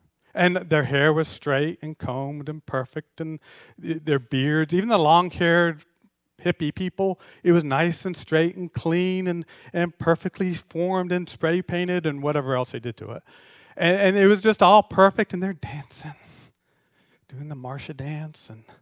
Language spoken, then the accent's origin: English; North Carolina, United States; I was raised in the mountains of North Carolina, very, very Southern.